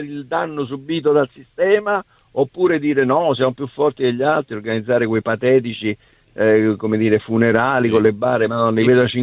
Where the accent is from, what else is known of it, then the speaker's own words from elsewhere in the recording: Naples, Campania, Italy; io sono contento da napoletano che un uomo del sud